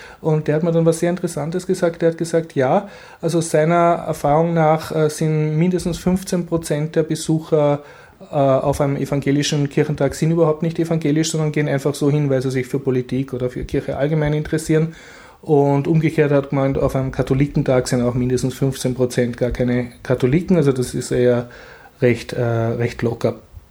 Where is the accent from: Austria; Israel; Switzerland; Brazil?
Austria; Und die haben dann rausgekriegt, aha, ich bin Österreicher.